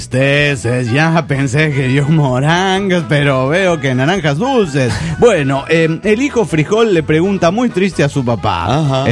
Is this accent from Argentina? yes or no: yes; Córdoba, Argentina; de Córdoba, Argentina.